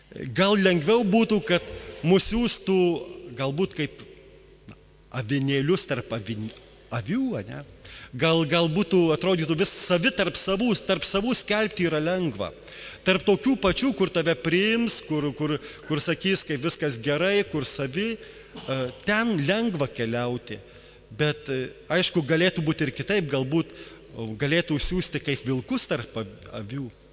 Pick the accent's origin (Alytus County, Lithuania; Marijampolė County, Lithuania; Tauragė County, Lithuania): Marijampolė County, Lithuania; Kybartai; mano tėviškėje Kybartuose